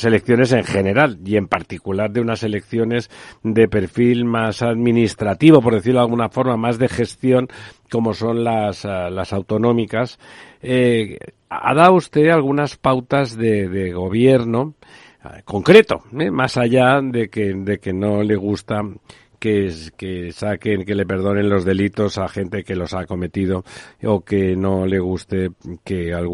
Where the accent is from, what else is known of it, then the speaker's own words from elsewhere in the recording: Catalonia, Spain; now in Madrid, Spain; aunque estoy aquí en Madrid, soy catalán